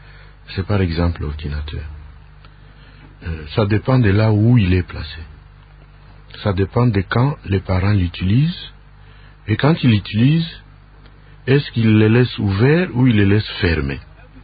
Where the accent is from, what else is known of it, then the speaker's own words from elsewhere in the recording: Mbuji-Mayi, Kasaï-Oriental, DR Congo; Je viens de Mbujimayi. J'étais ici en formation.